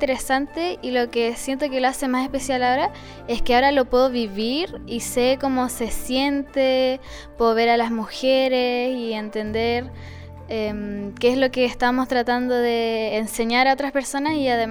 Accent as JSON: {"language": "Spanish", "town": "Viña del Mar", "region": "Valparaíso", "country": "Chile", "said": "soy de Viña del Mar."}